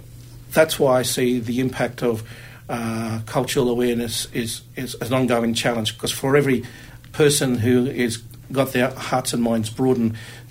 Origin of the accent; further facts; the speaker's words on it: Australia; we're all Australian